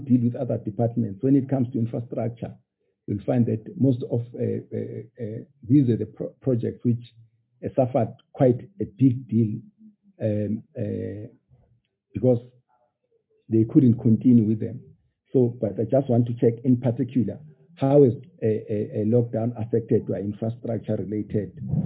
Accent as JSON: {"language": "English", "town": "Pietermaritzburg", "region": "KwaZulu-Natal", "country": "South Africa", "said": "I'll tell you, I come from Pietermaritzburg, and a lot of these private schools, and they do a good job."}